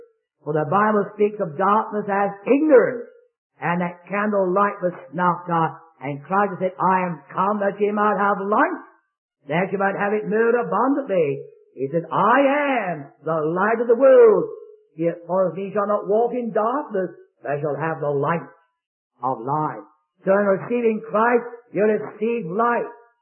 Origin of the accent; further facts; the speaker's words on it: Scotland, United Kingdom; And being a Scotsman, I said, I'm going to ask you another question.